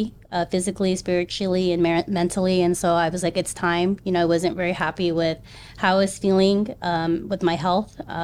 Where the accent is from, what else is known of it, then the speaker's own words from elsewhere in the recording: Fort Hood, Texas, United States; also born or lived in Frankfurt, Germany / Kansas; We then ended out in Fort Hood, which is also now known as Fort Cavazos, Texas. And I call that home just because that's where I went to high school.